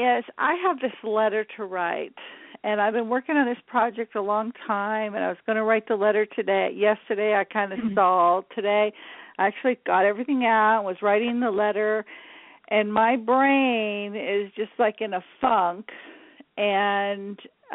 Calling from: California, United States; from California.

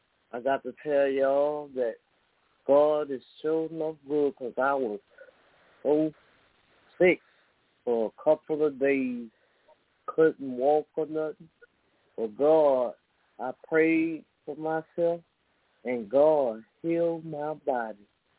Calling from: Houma, Louisiana, United States; I'm from Houma, Louisiana.

